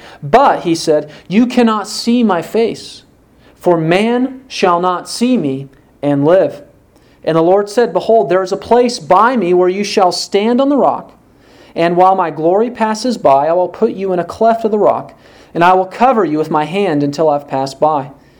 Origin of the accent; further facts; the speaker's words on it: Waverly, United States; When I grew up in Waverly, my brother and his class had identical twins.